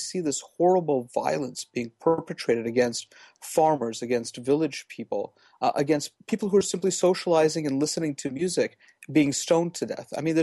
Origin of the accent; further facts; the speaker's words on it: United States; And it really, as an American, it reminded me of the scene in Bambi where Bambi's mother gets shot.